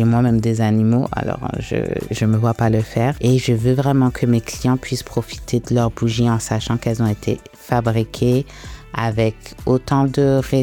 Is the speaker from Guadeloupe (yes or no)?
yes; Guadeloupe; Donc, je suis guadeloupéenne et effectivement, en Guadeloupe, on connaît bien ce problème avec l'eau